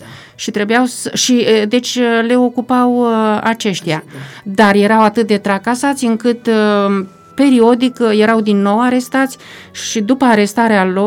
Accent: Florești, Romania; în satul meu natal, la Florești

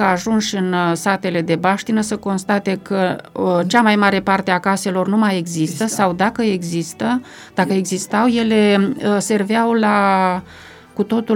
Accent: Florești, Romania; în satul meu natal, la Florești

